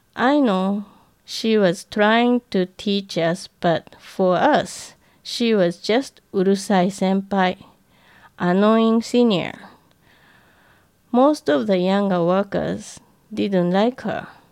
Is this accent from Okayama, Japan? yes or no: no; Tokyo, Japan; When I was a little girl growing up in Tokyo